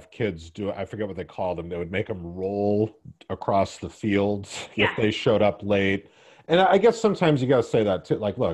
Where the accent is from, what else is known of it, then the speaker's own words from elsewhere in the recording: United States; born there; I'm a white male. I was born in America.